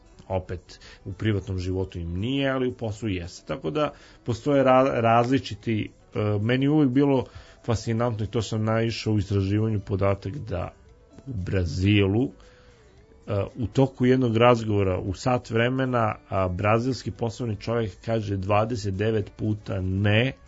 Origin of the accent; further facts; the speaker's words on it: Serbia; Ja kažem, ja sam Srbin, nisam Rus.